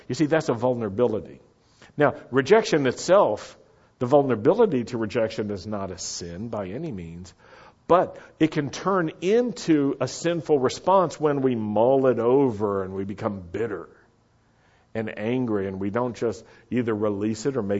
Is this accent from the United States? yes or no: yes; Roanoke, Virginia, United States; I grew up in Roanoke, Virginia. We had a sign downtown, a big illuminated Dr. Pepper bottle cap.